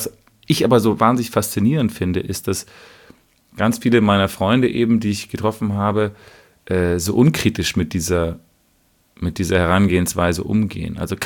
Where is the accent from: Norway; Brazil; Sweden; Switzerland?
Sweden; wir Schweden machen es anders als der Rest der Welt.